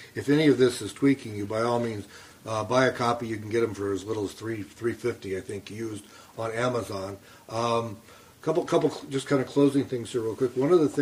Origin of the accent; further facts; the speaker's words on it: United States; as an American, grown up in America and all that, I don't understand the idea of a sacral society as such.